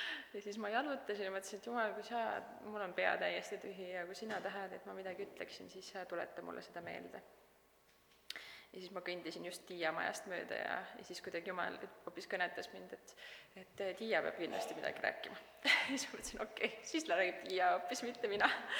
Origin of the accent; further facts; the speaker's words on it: Rapla, Rapla County, Estonia; now in Hiiumaa, Estonia; Vähemalt seal, kus mina üles kasvasin Raplas, seal selliseid kellukameresid ei näe.